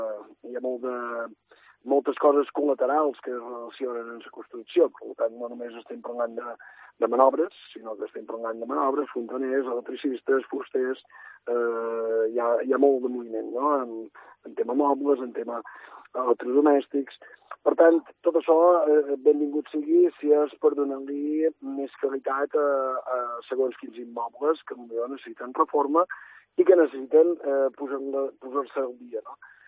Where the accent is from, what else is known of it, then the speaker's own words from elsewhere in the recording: Balearic Islands, Spain; qui som menorquins.